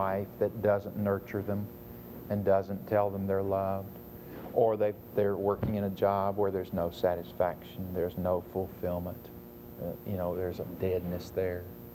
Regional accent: Nashville, Tennessee, United States; Brother North, I grew up in Nashville.

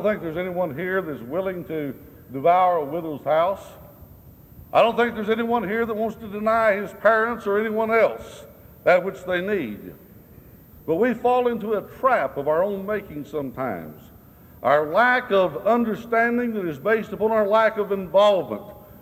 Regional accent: Arizona, United States; I had the privilege of growing up near the Mexican border in the state of Arizona. And as a very small child, I attended a school that was primarily Hispanic.

